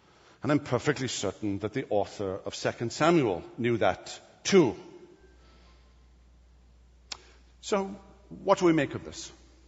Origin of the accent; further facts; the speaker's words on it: United Kingdom; I'm British, you understand.